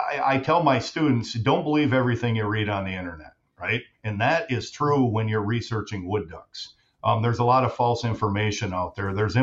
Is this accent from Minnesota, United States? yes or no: yes; Minnesota Lake, Minnesota, United States; I grew up down here, south of Mankato, Minnesota Lake, Minnesota.